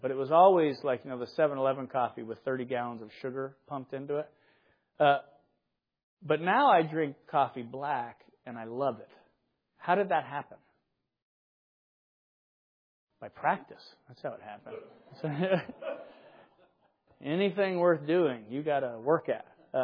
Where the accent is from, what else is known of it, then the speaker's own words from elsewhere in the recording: United States; You do realize, I am an American. We do live in this particular country.